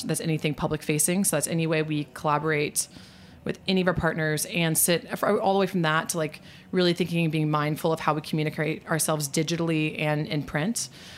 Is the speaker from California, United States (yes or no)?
no; New Orleans, Louisiana, United States; But I'm actually a fifth generation from New Orleans, and my family still lives there.